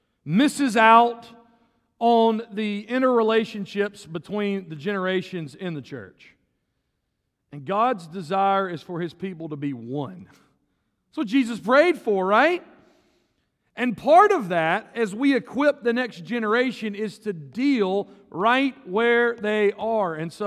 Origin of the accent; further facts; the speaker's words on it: Laurel, Mississippi, United States; So I'm from South Mississippi. I'm from the city of Laurel. We have a TV show called Hometown. Like, that's our people. That's my people.